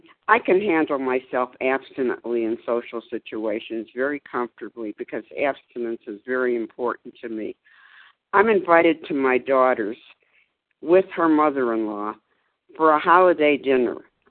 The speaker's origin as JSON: {"language": "English", "region": "Texas", "country": "United States", "said": "from Texas, and I appreciated the share so much."}